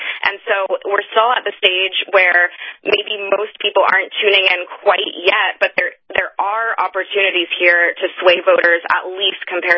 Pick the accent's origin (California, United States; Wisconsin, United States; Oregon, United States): California, United States; I'm from California. I've watched Kamala Harris rise.